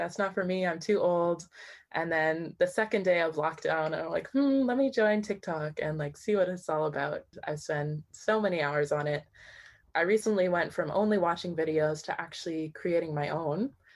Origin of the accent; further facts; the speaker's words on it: Tuktoyaktuk, Northwest Territories, Canada; now in Toronto, Canada; I am originally from Tuktoyaktuk, but I live now in Toronto.